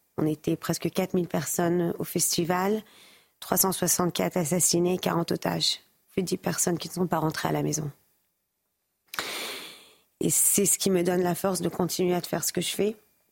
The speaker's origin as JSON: {"language": "French", "country": "France", "tie": "born there", "said": "en étant juif, premièrement. Et pour être honnête, c'est encore plus triste en étant française. Je suis née en France, je suis là tous les ans, toute ma vie. J'ai jamais eu peur de parler hébreu dans les rues"}